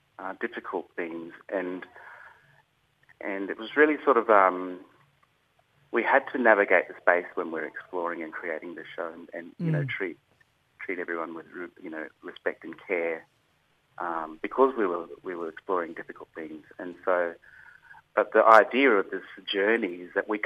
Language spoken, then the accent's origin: English; Mareeba, Queensland, Australia; I'm from Mareeba.